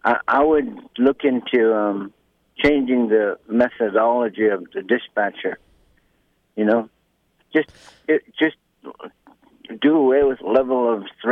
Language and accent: English; Bethel, Alaska, United States; now in Anchorage, United States; So I feel for my hometown and its people, and I think, you know, it's always going to be a can of worms until something changes. I feel for Bethel. But anyway, I'm here in Anchorage